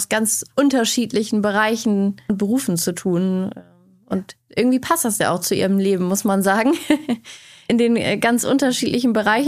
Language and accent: German; Lower Saxony, Germany; Ich komme nämlich aus der Nähe von Cuxhaven und bin zwar keine gebürtige Schleswig-Holsteinerin